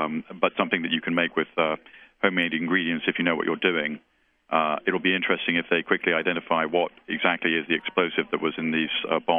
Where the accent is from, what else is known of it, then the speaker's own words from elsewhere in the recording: London, United Kingdom; And, you know, I grew up in London.